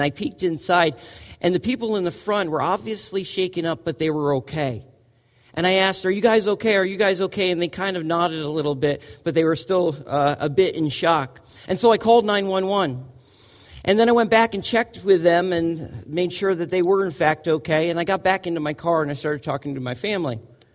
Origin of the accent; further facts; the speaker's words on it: Connecticut, United States; And I grew up in Fairfield County. I know how to drive.